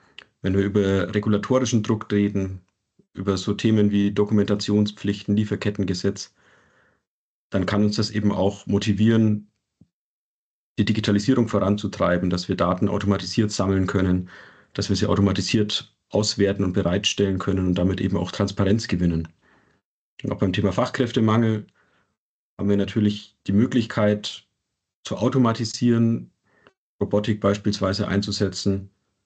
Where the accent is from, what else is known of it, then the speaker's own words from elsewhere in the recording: Nuremberg, Bavaria, Germany; Ich komme aus Nürnberg